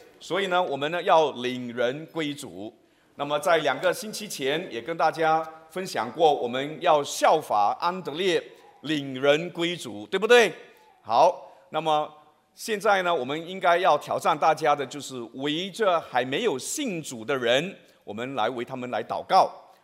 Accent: China; 我们知道我们中国人哈，民以食为先嘛

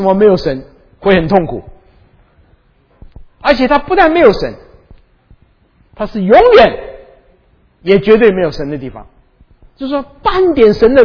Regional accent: China; 这个观念我们中国人一定有，我们中国人说善有善报，恶有恶报

